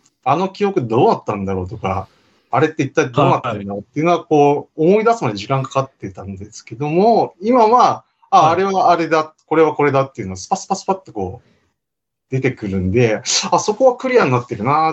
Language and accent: Japanese; Nikaho, Akita, Japan; 今、にかほ市っていうところなんですよね。あの、秋田県の中の、日本海側の南より一番南ですね、はい、山形との県境。